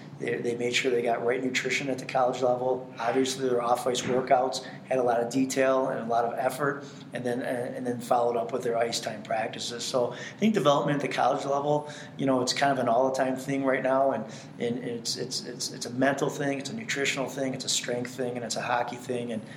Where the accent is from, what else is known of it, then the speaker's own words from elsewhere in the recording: Detroit, Michigan, United States; now in Colorado Springs, United States; I grew up in Detroit.